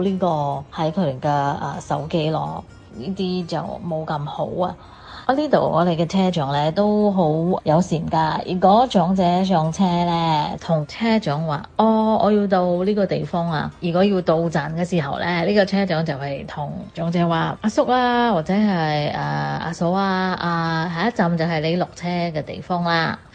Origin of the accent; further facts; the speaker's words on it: Singapore; 我是新加坡的